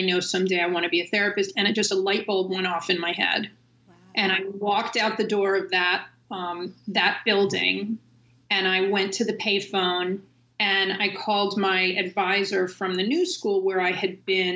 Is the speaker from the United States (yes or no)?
yes; New York City, New York, United States; So I come from a family of actors. And I grew up in New York City.